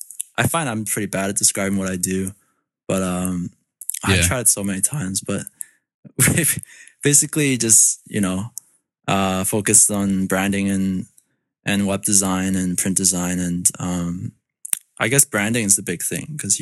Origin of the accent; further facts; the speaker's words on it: North Vancouver, British Columbia, Canada; Vancouver. We're from Vancouver. Oh, I'm from North Vancouver.